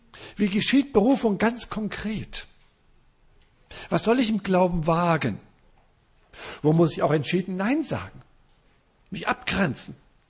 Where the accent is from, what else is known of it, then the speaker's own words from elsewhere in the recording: Frankfurt, Hesse, Germany; ich bin in einer christlichen Familie aufgewachsen in Frankfurt, in der Großstadt, Ende der 60er Jahre.